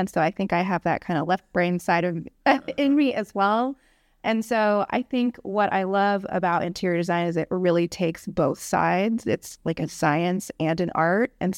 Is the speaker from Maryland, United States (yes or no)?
no; Evansville, Indiana, United States; So I went to IU, and then once I graduated IU, I went back to Evansville, which is my hometown.